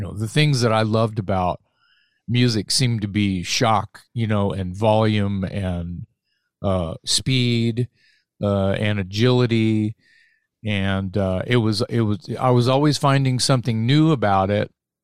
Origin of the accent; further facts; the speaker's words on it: Corpus Christi, Texas, United States; also born or lived in Austin; I moved to Austin, Texas. I'm from Gulf of Mexico, Corpus Christi, Texas. And I moved to Austin, Texas, when I was about 16 or 17